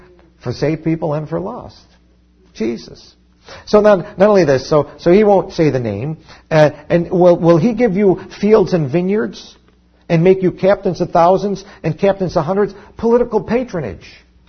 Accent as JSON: {"language": "English", "country": "United States", "tie": "born or raised there", "said": "I'm Italian-American, you know, my grandparents came from Italy. I grew up in America. I'm Italian/American."}